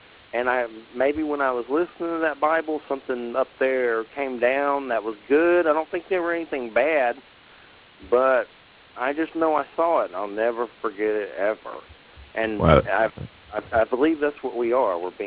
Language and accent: English; Georgia, United States; I was born in Georgia and my dad was a Baptist preacher, so I was raised in Christianity